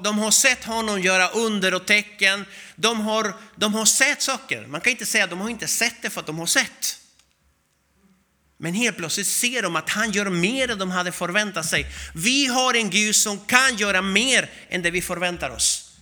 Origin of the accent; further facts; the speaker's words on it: Albania; Och han pratar med lite dialekt från norra Albanien där jag kommer ifrån.